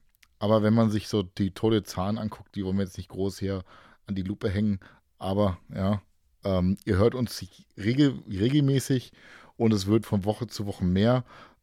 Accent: Berlin, Germany; selbst ich als Berliner sage

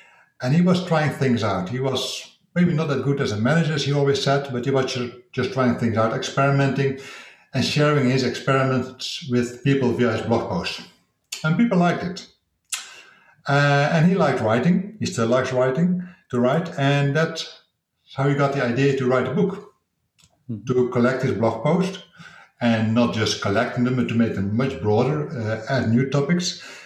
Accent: Netherlands; I'm from the Netherlands. I'm 46 years old

